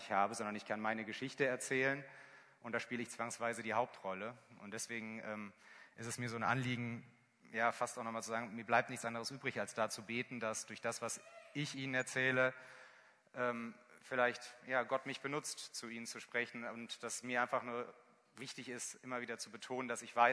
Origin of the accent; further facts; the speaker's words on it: North Rhine-Westphalia, Germany; Ich komme aus dem Siegerland, da geht man erstmal davon aus, dass jemand total fromm ist.